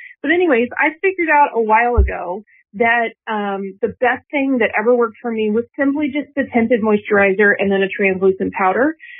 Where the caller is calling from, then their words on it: Florida, United States; I'm calling from Florida.